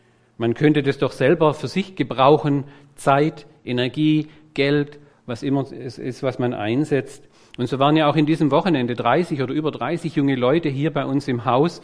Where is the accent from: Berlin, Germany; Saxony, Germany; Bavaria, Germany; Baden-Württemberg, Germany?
Baden-Württemberg, Germany; Als Schwabe habe ich natürlich einen Kugelschreiber mitgenommen